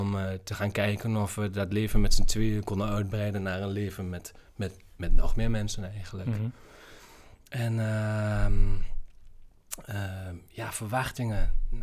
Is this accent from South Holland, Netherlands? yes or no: no; Enschede, Overijssel, Netherlands; en ik kom uit Enschede.